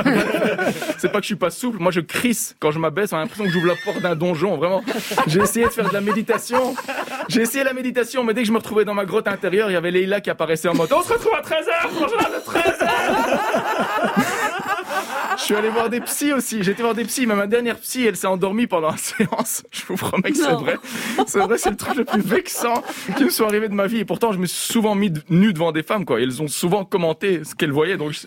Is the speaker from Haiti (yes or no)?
no; Belgium; je viens de Belgique.